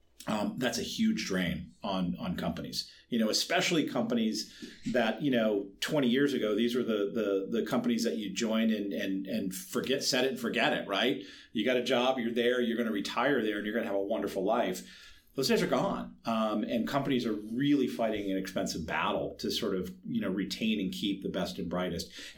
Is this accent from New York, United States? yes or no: no; Boston, Massachusetts, United States; I'm a Bostonian, right?